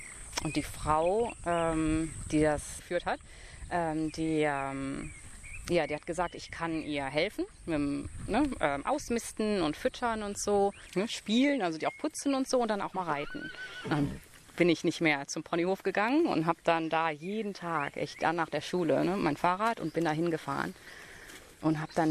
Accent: Germany; born there; in Deutschland geboren. Meine Mutter ist deutsch, mein Vater ist Libanese.

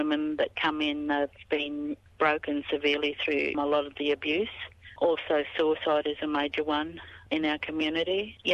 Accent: Kuranda, Queensland, Australia; We're from North Queensland in Coranda

